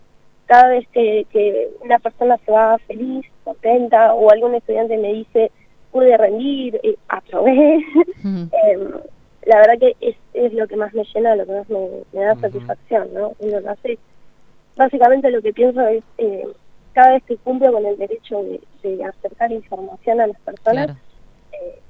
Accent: La Plata, Buenos Aires Province, Argentina; Yo soy de La Plata, vine a estudiar a la Universidad Nacional de La Plata la carrera de bibliotecología

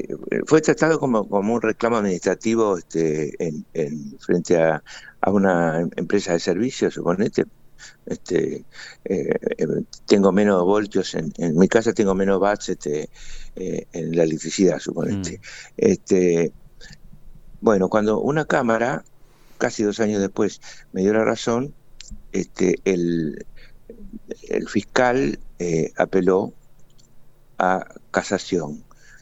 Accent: Argentina; soy un argentino que se siente perjudicado desde el punto de vista jurídico, moral y también desde el punto de vista económico

